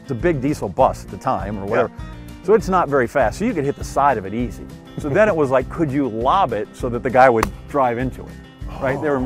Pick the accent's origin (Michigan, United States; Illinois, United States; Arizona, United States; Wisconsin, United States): Wisconsin, United States; Green Bay; having grown up with relatives that were A, farmers, or B, my dad's construction business